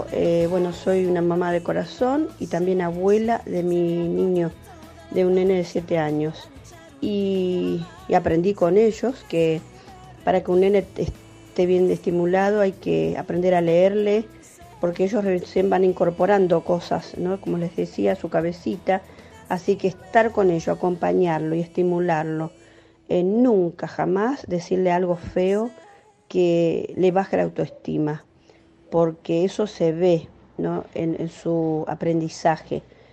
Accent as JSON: {"language": "Spanish", "town": "Burzaco", "region": "Buenos Aires Province", "country": "Argentina", "said": "soy de Bursaco"}